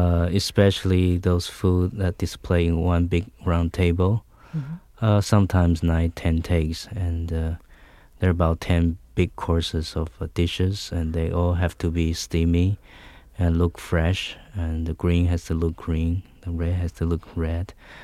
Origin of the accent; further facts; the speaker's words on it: Taiwan; English is a second language; now in United States; Everything showing here, we see over there shortly after. And a lot of melodrama, Chinese melodrama, kung fu movies, comedies, things like that.